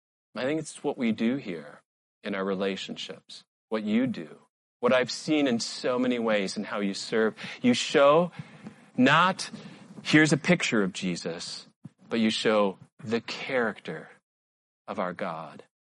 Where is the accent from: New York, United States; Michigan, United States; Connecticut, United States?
Michigan, United States; Some of you know my home church that I grew up with in Michigan was started as a mission to the Ojibwe Indians.